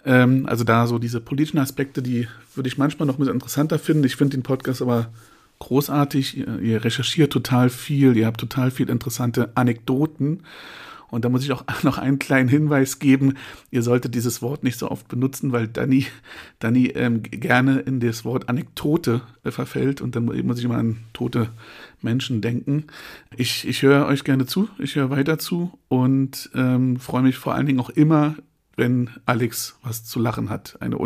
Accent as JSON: {"language": "German", "region": "Berlin", "country": "Germany", "tie": "born or raised there", "said": "Ich bin ja gleicher Jahrgang in Berlin aufgewachsen."}